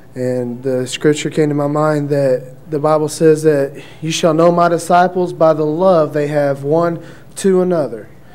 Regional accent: Denison, Texas, United States; I'm from Denison, Texas.

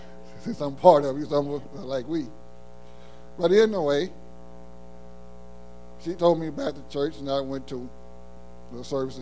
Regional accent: Mississippi, United States; I'm originally from Mississippi. I was raised up in Missionary Baptist Church.

